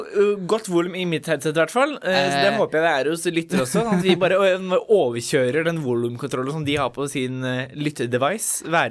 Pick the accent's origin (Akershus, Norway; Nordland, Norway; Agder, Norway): Akershus, Norway; Asker; Vi er ikke noen lørdagsråd, men vi er to gutter fra Asker.